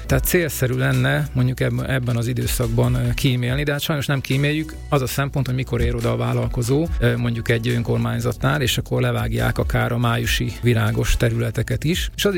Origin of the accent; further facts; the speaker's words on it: Debrecen, Hajdú-Bihar, Hungary; Én Debrecen egyik lakótelepén nőttem fel, és a 80-as, 90-es években emlékszek rá